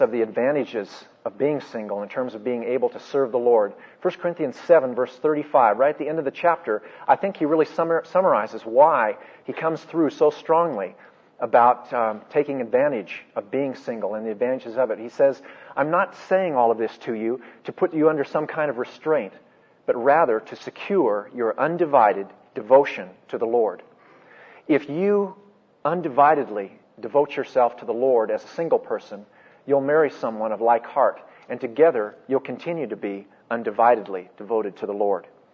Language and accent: English; Portland, Oregon, United States; also born or lived in Stanford; then moved back to Portland, my hometown, didn't get into a fellowship with other believers